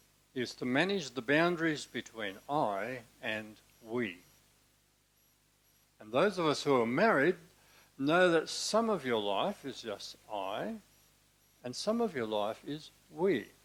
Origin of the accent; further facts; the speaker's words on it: Australia; I was going to challenge what for us as rugged Aussie independent peoples is our strong I.